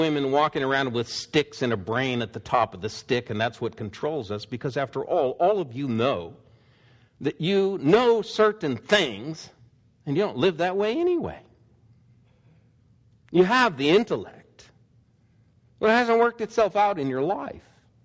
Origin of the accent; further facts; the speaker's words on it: Portland, Oregon, United States; One was from my hometown, Portland, Reed College. In fact, my house was just up the street from it.